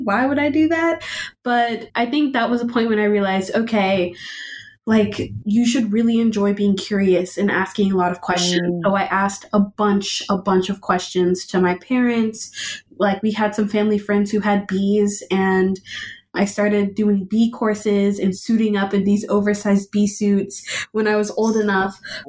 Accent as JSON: {"language": "English", "town": "Austin", "region": "Texas", "country": "United States", "tie": "born or raised there", "said": "I'm 15 years old. I am born and raised in Austin, Texas, and I'm a student going into junior year"}